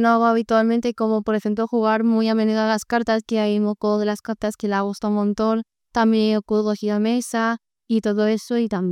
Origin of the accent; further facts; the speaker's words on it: Las Ventas de Retamosa, Castilla-La Mancha, Spain; Yo soy de las Ventallas de Tamosa, de Toledo.